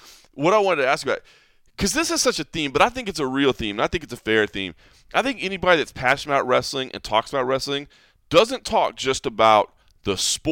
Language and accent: English; Dallas, Texas, United States; growing up in Dallas, you know, there's more of a scene now.